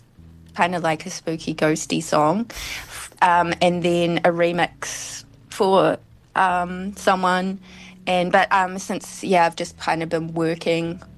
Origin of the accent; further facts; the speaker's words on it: Dunedin, Otago, New Zealand; also born or lived in Nelson; Yeah, I was born in Nelson. Kind of travelled around like gypsies, to be honest. And then moved to Otipoti when I was about 4 or 5.